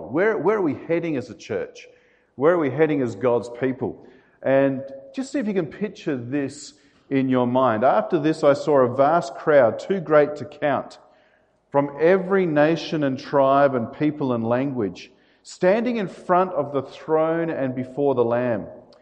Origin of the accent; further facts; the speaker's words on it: Uddingston, Scotland, United Kingdom; born there; So I was born in Scotland in 1975, a little town called Uddingston in Glasgow.